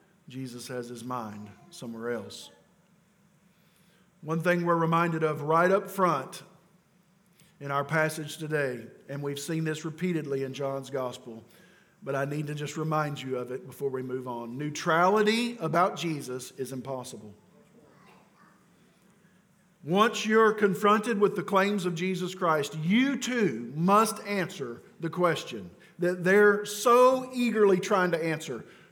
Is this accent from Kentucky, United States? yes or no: yes; Richmond, Kentucky, United States; also born or lived in Danville, United States; I said, I'm actually from here. I was born in Danville, Kentucky, but I was raised in Richmond, Kentucky.